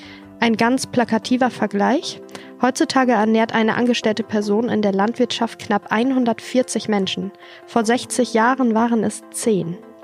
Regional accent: Haselünne, Lower Saxony, Germany; born there; ich bin 26 Jahre alt und Regionalmanagerin beim Zweckverband Erholungsgebiet Hasetal. Ich bin hier in Haselünde geboren, war dann für meine Ausbildung in Dortmund und bin jetzt wieder zurückgekommen. Und ich möchte auch hier bleiben.

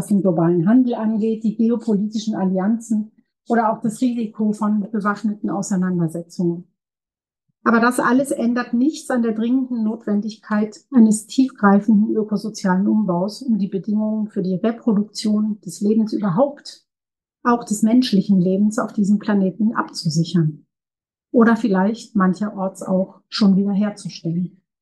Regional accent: Ecuador; in Argentinien, in dem Land, wo ich herkomme, Ecuador

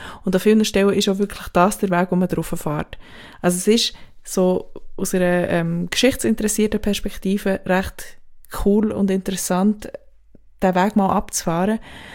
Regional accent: Switzerland; now in Berlin, Germany; als Schweizerin in Berlin leben

